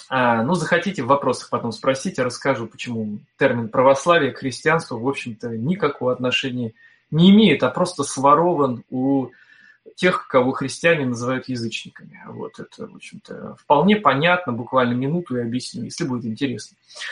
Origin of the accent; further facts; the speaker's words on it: Moscow, Russia; я коренной москвич, с 99-го года переехал жить в собственный дом в Подмосковье, в коттеджный поселок.